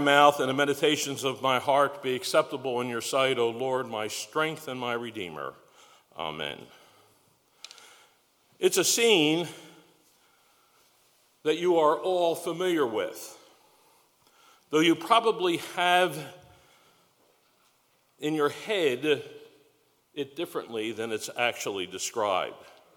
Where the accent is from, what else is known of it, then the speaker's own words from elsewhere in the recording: Philadelphia, Pennsylvania, United States; I'm a Philadelphian, and apparently God has called me to New Jersey as my mission field.